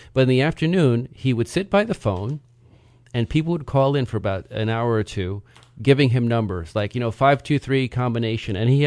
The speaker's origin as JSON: {"language": "English", "town": "Brooklyn", "region": "New York", "country": "United States", "tie": "born or raised there", "said": "I'm a New Yorican, what they call a New Yorican, because New York, Puerto Rican, because I was born and raised in Brooklyn. But yeah, my family's from down in the Caribbean."}